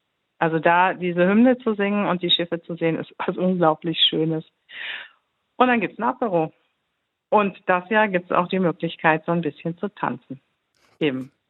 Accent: Germany; Als Deutsche habe ich da nochmal einen ganz anderen Bezug dazu als ihr Schweizer

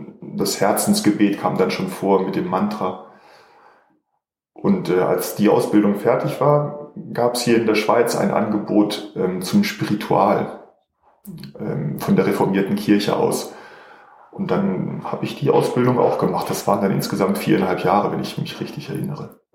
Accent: North Rhine-Westphalia, Germany; now in Switzerland; Also man hört es, ich bin nicht hier aufgewachsen. Ich komme ursprünglich aus Ostwestfalen

